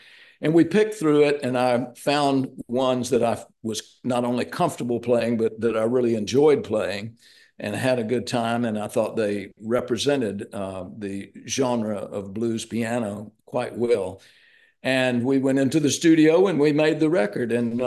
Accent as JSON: {"language": "English", "town": "Tuscaloosa", "region": "Alabama", "country": "United States", "tie": "born or raised there", "said": "I grew up in Tuscaloosa, Alabama, Roll Tide, sorry."}